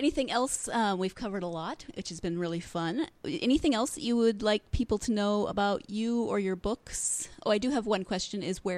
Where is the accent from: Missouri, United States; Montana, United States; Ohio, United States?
Montana, United States; Learned something about my home state.